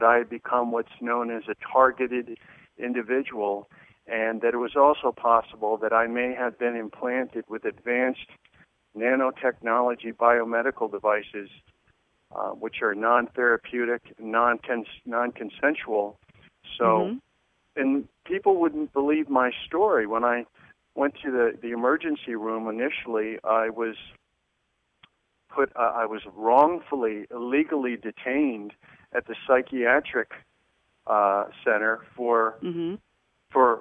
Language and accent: English; Connecticut, United States; moved away; I was born in Connecticut, and I grew up on the East Coast.